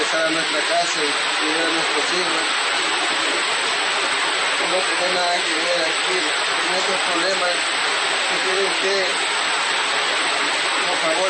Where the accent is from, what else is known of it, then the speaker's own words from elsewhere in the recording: Ecuador; Nosotros simplemente somos ciudadanos del Ecuador, no tenemos nada que ver en este problema.